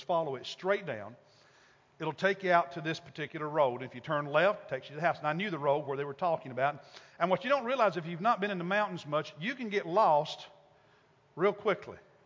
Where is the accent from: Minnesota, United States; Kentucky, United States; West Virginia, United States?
Kentucky, United States; Most of you know that I grew up in Kentucky in the mountains